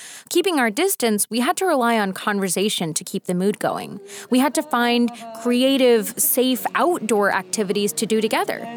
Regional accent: United States; I mean, I grew up American on McDonald's Happy Meals.

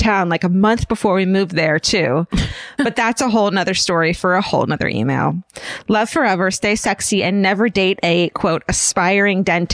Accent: Greencastle, Indiana, United States; born in my hometown of Greencastle, Indiana in 1872

